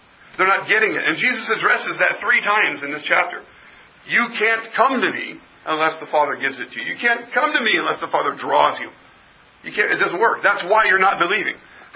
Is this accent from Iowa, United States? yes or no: no; Bellevue, Washington, United States; I grew up in Bellevue